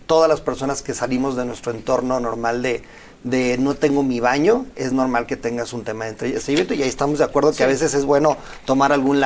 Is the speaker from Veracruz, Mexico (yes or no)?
no; Guanajuato, Mexico; De Guanajuato.